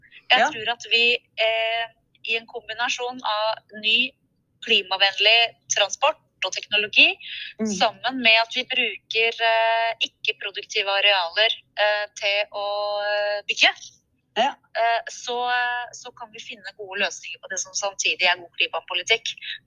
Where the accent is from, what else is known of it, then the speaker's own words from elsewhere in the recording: Enebakk, Akershus, Norway; Så selv så kommer jeg fra Enebakk.